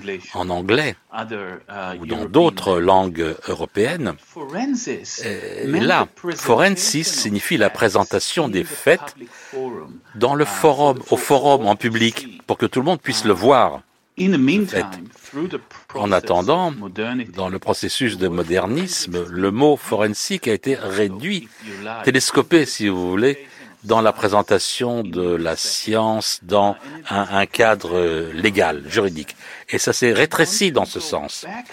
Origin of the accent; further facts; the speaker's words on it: Israel; also born or lived in Palestine; J'ai grandi en Palestine, Israël. Je suis un juif israélien